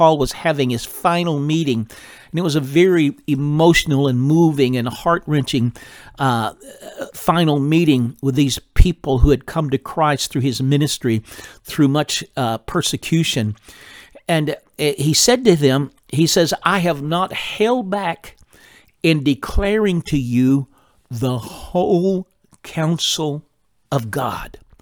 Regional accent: Texas, United States; Now, I grew up in North Texas, in a rural area of North Texas. We didn't call them spankings. We called it a whooping.

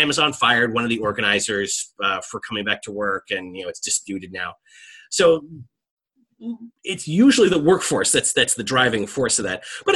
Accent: Indiana, United States; You know, I'm from Indiana myself, you know, not too far away.

